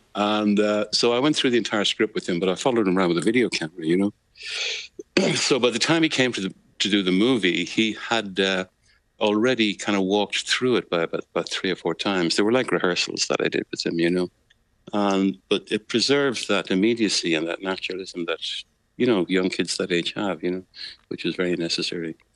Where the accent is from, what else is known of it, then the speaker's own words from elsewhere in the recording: Clontarf, Leinster, Ireland; also born or lived in Sligo; I'd grown up in Clontarf. I was born in Sligo, actually